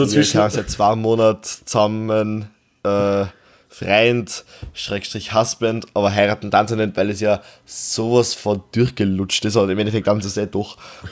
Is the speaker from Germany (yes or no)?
no; Austria; wir sind ein Österreicher.